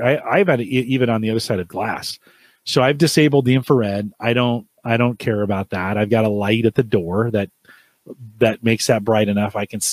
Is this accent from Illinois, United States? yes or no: no; California, United States; So we're at the county fair, Santa Clara County Fair. I grew up in California.